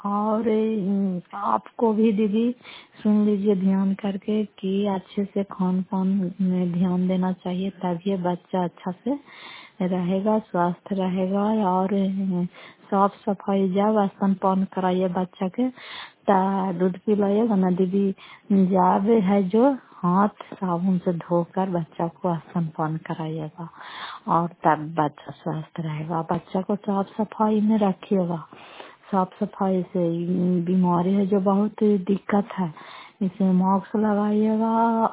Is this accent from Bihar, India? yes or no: yes; Fatehpur, Bihar, India; घर फतेहपुर, पंचायत मसौता, जिला नालंदा और करारपसरा प्रखंड की निवासी हूँ।